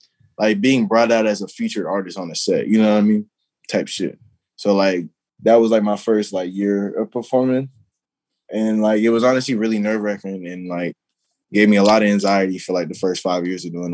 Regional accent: Atlanta, Georgia, United States; also born or lived in Florida; I was born in Florida, and I grew up in like more like metro Atlanta, like the surrounding area. Close enough I could get on the train.

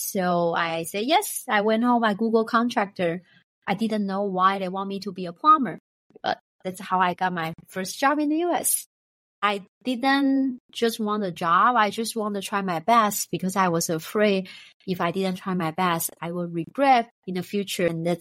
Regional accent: Taiwan; I am a reporter from Taiwan

